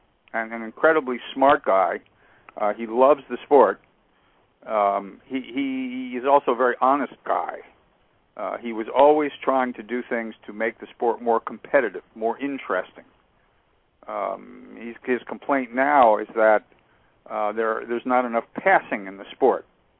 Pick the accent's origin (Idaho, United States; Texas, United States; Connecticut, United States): Connecticut, United States; Stamford; Well, I grew up in Stamford, Connecticut, which was down the New York, New Haven, and Hartford Railroad from Grand Central Station